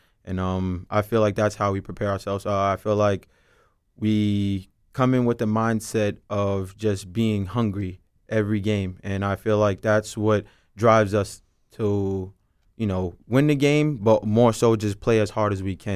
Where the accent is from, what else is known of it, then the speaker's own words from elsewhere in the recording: Queens, New York, United States; I'm from Queens, New York